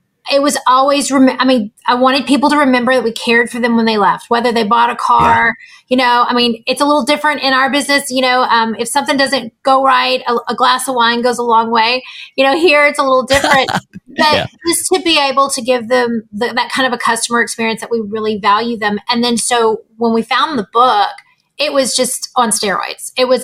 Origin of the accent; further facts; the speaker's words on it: Louisiana, United States; Just that little something extra that I'm from Louisiana. It's called Lanyap.